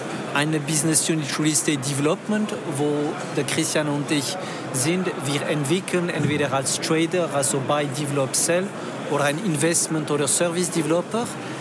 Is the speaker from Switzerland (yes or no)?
yes; Lausanne, Vaud, Switzerland; accent: French; German is a second language; also born or lived in France; mit dem französischen Akzent. Also ich bin in Lausanne aufgewachsen